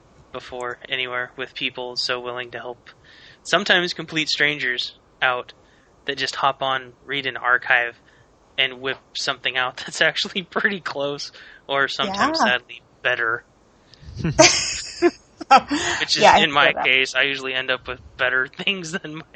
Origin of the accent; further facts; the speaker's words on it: Washington, United States; accent: Washingtonian; Yes, and it's my Washingtonian accent from calling everyone an asshole on the road.